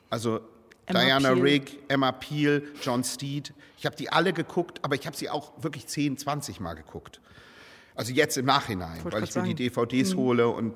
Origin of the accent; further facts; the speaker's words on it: Ahrensburg, Schleswig-Holstein, Germany; Ich komme aus Ahrensburg. Also das ist nun wirklich eine Stadt, wo man echt behütet aufwächst.